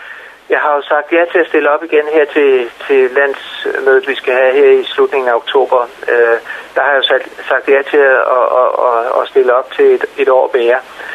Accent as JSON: {"language": "Danish", "town": "Gladsaxe", "region": "Capital Region of Denmark", "country": "Denmark", "tie": "born or raised there", "said": "Så jeg har nordjyske rødder. Men ellers er jeg opvokset inde ved Gladsaxe."}